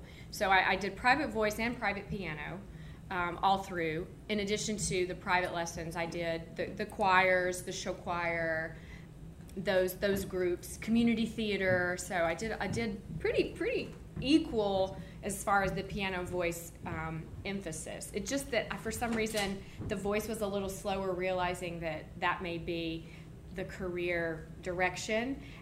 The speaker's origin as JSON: {"language": "English", "town": "Hattiesburg", "region": "Mississippi", "country": "United States", "tie": "born or raised there", "said": "particularly when my family made a move from the small town or small city of Hattiesburg, Mississippi. I grew up in Hattiesburg, to the outerlying rural area, to a really small little place."}